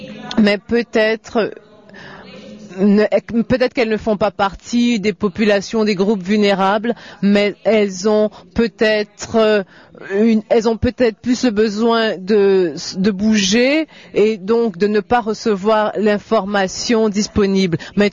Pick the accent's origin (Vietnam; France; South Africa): South Africa; French is a second language; Je viens d'Afrique du Sud et je travaille sur la frontière avec les groupes mobiles.